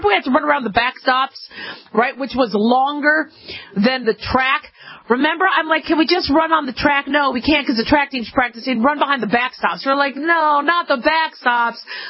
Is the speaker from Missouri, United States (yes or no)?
no; Phoenix, Arizona, United States; also born or lived in Los Angeles; I was born in LA, but my folks moved to Phoenix, so I grew up in Phoenix.